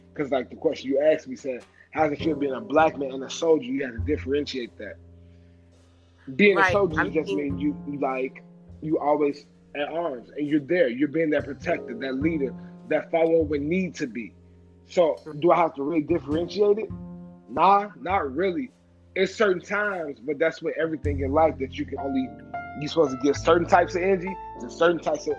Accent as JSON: {"language": "English", "town": "Chicago", "region": "Illinois", "country": "United States", "lives_now": "Phoenix, United States", "said": "I'm here from Phoenix, Arizona right now. This is where I am now. New resident here. For how long, I don't know, but that's where I'm at. Like you said, from Chicago, Englewood."}